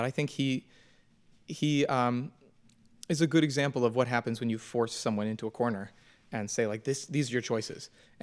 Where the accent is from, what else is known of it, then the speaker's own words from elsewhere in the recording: Detroit, Michigan, United States; So I'm from Detroit, Michigan, where I grew up.